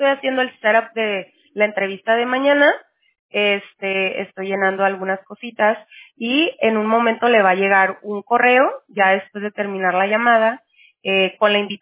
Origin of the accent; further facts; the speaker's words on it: Tijuana, Baja California, Mexico; now in California, United States; Soy de Tijuana, originaria de Tijuana, viviendo en California.